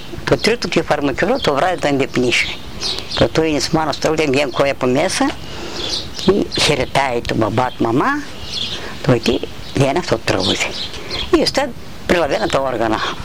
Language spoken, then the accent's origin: Greek; Petrota, Eastern Macedonia and Thrace, Greece; Στα Πετρωτά. Πετρωτά γεννήθηκα, στα Πετρωτά μεγάλωσα, μπατίστηκα, παντρεύτηκα, ραβώνιασα, γέρασα, χειρίψα, όλα τα πέρασα.